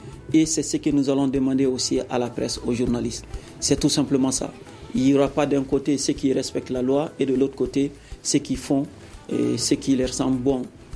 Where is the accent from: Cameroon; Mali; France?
Mali; Je suis Malien